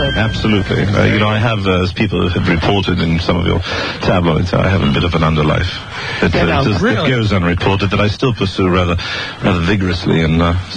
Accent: United Kingdom; No, I'm British, you know.

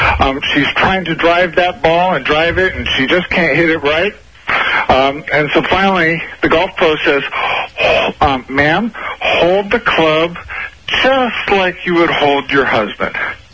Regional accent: Brooklyn, New York, United States; Brooklyn.

